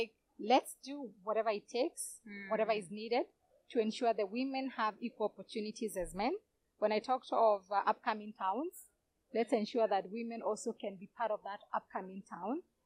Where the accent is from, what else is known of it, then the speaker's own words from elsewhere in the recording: Kenya; And then this, I would say, is of my experience as Kenyan.